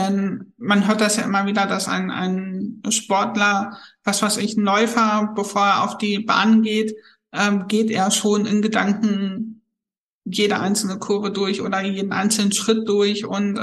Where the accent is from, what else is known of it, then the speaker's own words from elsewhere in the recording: Harz, Germany; ich bin aus dem Harz.